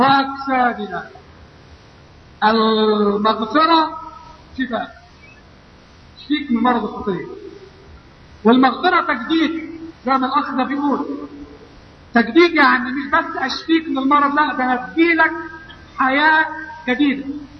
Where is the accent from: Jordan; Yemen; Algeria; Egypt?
Egypt; Upper Egypt; وعندنا في الصعيد، انا بتكلم على الصعيد حاليا، ما اعرفش طبعا البحر ما عشتش فيه.